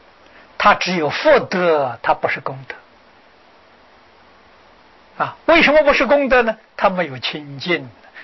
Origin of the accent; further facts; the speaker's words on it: China; 我们中国人常讲的积阴德